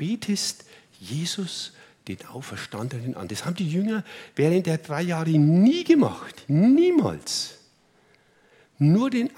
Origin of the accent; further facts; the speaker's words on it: Germany; Ja, ich darf was sagen, als Deutscher.